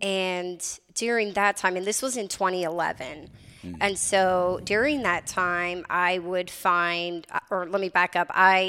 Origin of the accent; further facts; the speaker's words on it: Wisconsin, United States; moved away; I am originally from Wisconsin, but I've been here for 10 years and loving it.